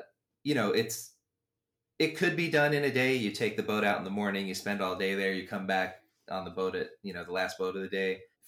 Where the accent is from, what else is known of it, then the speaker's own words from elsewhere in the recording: East Coast, United States; I grew up in the East Coast where like you had to get there early in the morning.